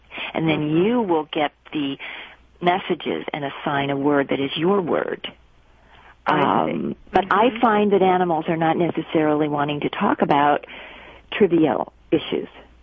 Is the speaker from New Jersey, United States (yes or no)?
yes; New Jersey, United States; There was an orchard and a woods in my backyard where I grew up in New Jersey, and the animals and I bonded